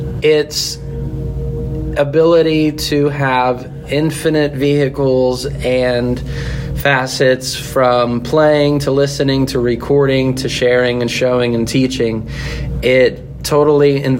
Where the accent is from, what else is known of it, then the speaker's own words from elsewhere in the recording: Tulsa, Oklahoma, United States; I grew up here in Tulsa, not too far.